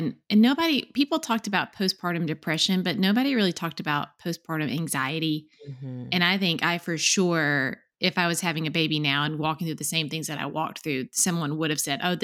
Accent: Tennessee, United States; move back to my hometown, which is outside of Chattanooga, Tennessee.

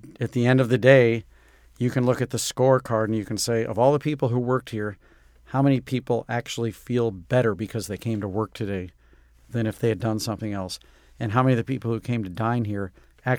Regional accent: St. Louis, Missouri, United States; And, you know, growing up in St. Louis, honestly, the food was not all that remarkable.

